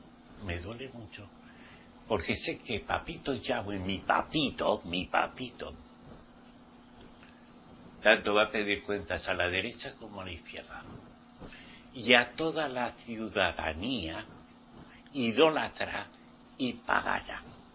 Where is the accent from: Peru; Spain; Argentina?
Spain; Soy español como vosotros. Soy de carne y hueso. Un poco bruto porque soy de campo, ¿saben? Un poco aldeano.